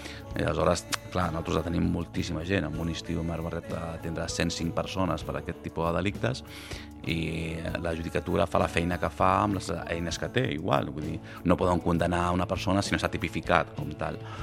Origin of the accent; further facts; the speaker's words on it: Sant Antoni, Balearic Islands, Spain; mai he notat que Sant Antoni sigui un poble insegur, potser perquè m'he criat aquí i com m'he criat al West End